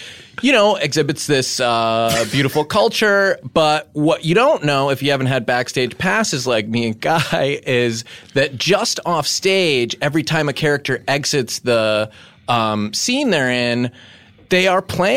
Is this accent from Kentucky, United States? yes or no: no; Bronx, New York, United States; if you grew up like me and Hayes, we grew up in the Bronx, and you had to make your own Samba 1 beat or Samba 2 or your marimba sound or ocarina sound.